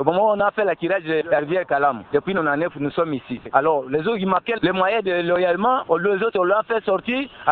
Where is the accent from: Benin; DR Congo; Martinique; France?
DR Congo; Nous sommes des Congolais, on n'a pas besoin de rester sur le terrain.